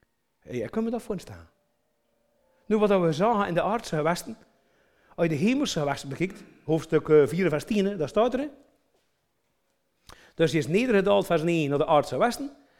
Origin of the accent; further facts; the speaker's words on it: Flanders, Belgium; weet je dat als mensen als Vlaming zien, zeggen we, hij sprake van, hè, jong?